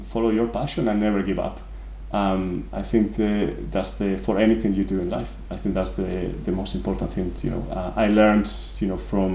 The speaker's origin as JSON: {"language": "English", "town": "Salamanca", "region": "Castile and León", "country": "Spain", "tie": "born or raised there", "second_language": "English", "moved": "yes", "lives_now": "Leeds, United Kingdom", "said": "So my hometown is Salamanca, Spain. Someone may claim that it's the most beautiful city in the world."}